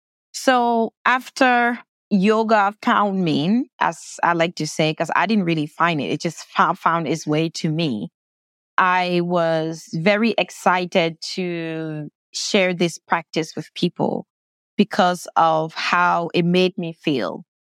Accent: Liberia; moved away as an adult; now in United States; So I was born and raised in Liberia. And in 2010, I got a scholarship opportunity to continue my undergraduate study in the U.S.

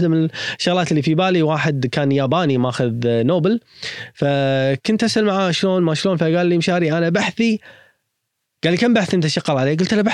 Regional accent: Kuwait; إيش معنى عندنا بالكويت؟ إيش قاعد يصير؟

